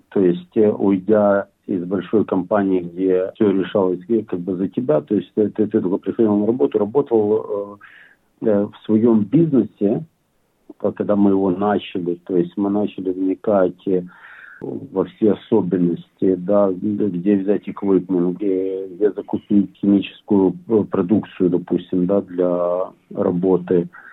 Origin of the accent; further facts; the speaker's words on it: Bila Tserkva, Kyiv Oblast, Ukraine; now in Australia; Мы с Украины. Очень такой город, он сам по себе небольшой, но очень красивый, белая церковь.